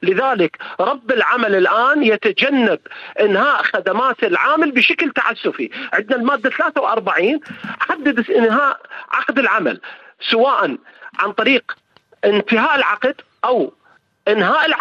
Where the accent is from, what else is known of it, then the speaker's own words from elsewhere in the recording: Iraq; لأن إحنا عندنا بالعراق تختلف قوانين الخدمة المدنية